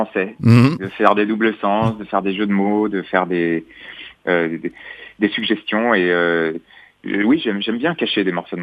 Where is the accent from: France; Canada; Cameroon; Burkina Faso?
France; first language French; C'est ma langue maternelle, c'est d'une part, et je trouve que c'est un outil d'expression incroyable. Et je trouve aussi que on souffre en France d'un complexe